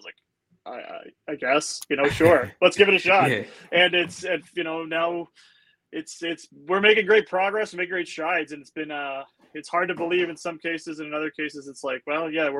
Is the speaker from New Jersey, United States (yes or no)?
yes; New Jersey, United States; also born or lived in Connecticut; I'm from New Jersey, but I went to college in Connecticut. I spent 10 years in Connecticut after college.